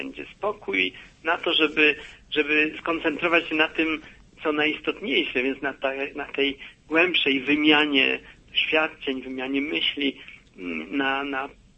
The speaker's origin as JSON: {"language": "Polish", "town": "Poznań", "region": "Greater Poland Voivodeship", "country": "Poland", "said": "Ja sam jestem poznaniakiem i nigdy sobie z tego tak dobrze nie zdawałem sprawy."}